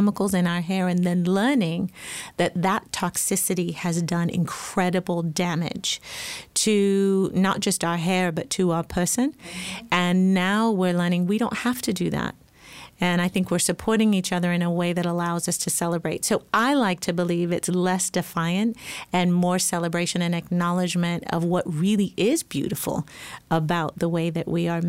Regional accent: Nigeria; now in United States; what it was to be a little girl growing up in Nigeria where my hair was, I'm mixed, right?

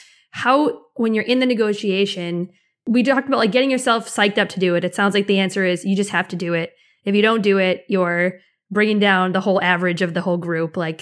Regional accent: Boston, Massachusetts, United States; I'm from Boston, so I love saying his name

